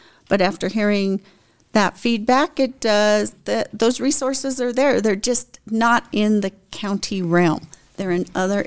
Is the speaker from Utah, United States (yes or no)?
no; Alamosa, Colorado, United States; I was born and raised here in Alamosa. I went to Alamosa High School, Adams State University.